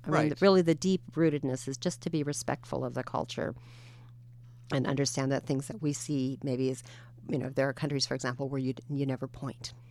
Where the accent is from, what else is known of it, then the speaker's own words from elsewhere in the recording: Midwest, United States; And I grew up in the Midwest, okay?